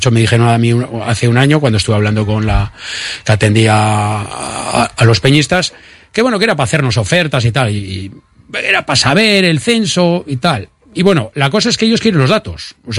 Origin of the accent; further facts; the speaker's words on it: Bilbao, Basque Country, Spain; de Getxo soy yo. Bueno, yo soy de Bilbao.